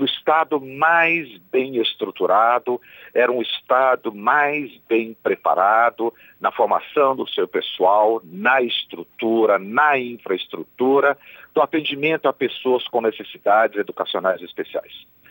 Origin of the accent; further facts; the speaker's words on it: São João del Rei, Minas Gerais, Brazil; also born or lived in Germany; eu sou mineiro, sou de São João del Rei, terra do Tancredo.